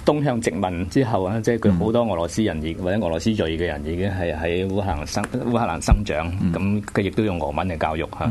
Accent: Guangdong, China; 佢又唔知道我係廣東人係避忌嗰個舌字嘅

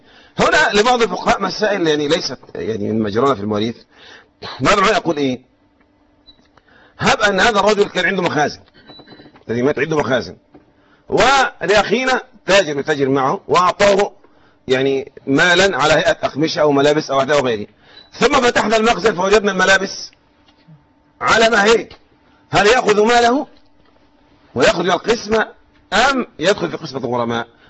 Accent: Egypt; نحن من اهل مصر. فكلمة القراط منتشرة عندنا عند المصريين

